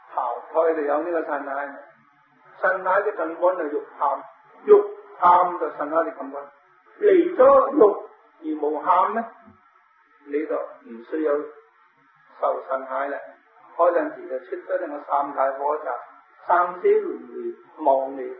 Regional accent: China; 我哋中国人唔会分别黑人嘅美

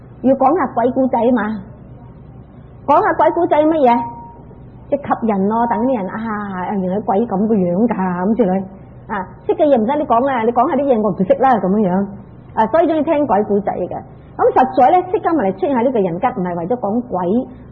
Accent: China; 我哋中国人冇呢啲噶嘛，系嘛？我哋中国人冇所谓色界、无色界呢啲嘢。

